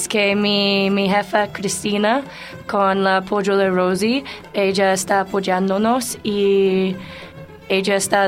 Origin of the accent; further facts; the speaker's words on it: Canada; Spanish is a second language; now in Bogotá, Colombia; con mi experiencia como nadadora canadiense, yo era una como casi profesional por muchos años. Entonces, cuando yo había llegado aquí en Bogotá